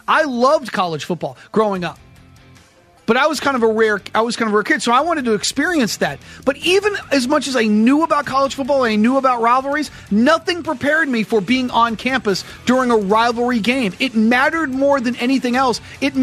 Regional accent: New Hampshire, United States; growing up in New Hampshire, I was kind of a rare kid in my area growing up that really loved and followed college football.

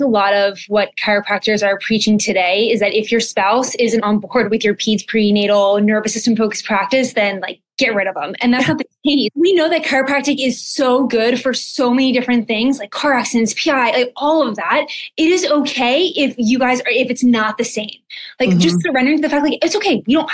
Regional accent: Northeast, United States; Because Trey's from Texas, I'm from the Northeast.

